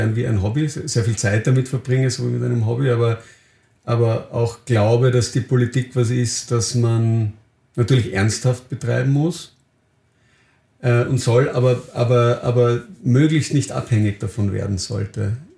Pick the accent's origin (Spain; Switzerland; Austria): Austria